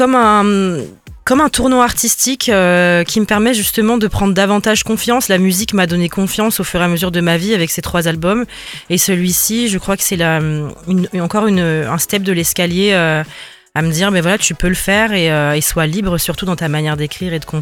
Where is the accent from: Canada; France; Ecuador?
France; la musique aussi du Ghana, le pays de ma mère, et puis de la musique française, puisqu'on est français et qu'on vit en France.